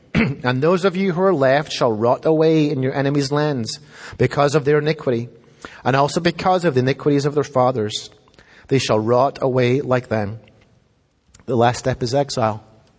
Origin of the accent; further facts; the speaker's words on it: Scotland, United Kingdom; I grew up in Scotland, for those of you who don't know.